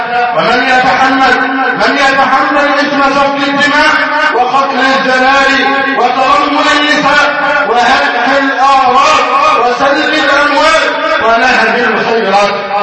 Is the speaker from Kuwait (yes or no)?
no; Egypt; اللهم احفظ بلدنا مصر أمنا أمانا، سخاء وفاء، وسائر بلاد المسلمين